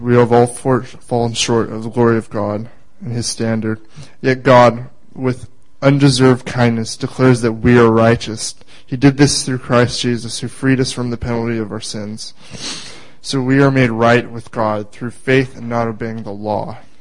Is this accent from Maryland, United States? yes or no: no; California, United States; now in Redding, United States; I'm from California, not just from Reading, but I'm there originally. My home city is right next to San Francisco, so that's where I'm originally from. I'm 19.